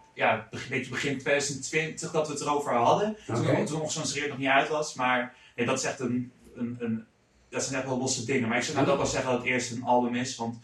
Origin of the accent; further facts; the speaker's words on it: Almere, Flevoland, Netherlands; Want we komen zelf uit Almere, ja.